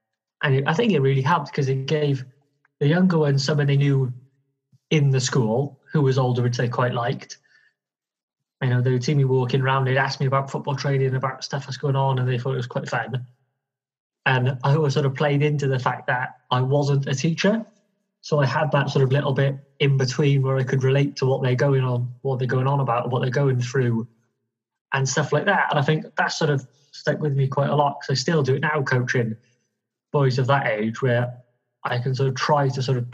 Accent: Cardiff, Wales, United Kingdom; born there; So I was born in Cardiff, and I still live in Cardiff in Wales in the UK.

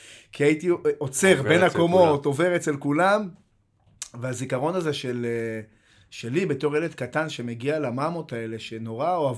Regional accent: Bnei Brak, Tel Aviv District, Israel; אני נולדתי בפרדס כץ, שכונה בתוך בני ברק

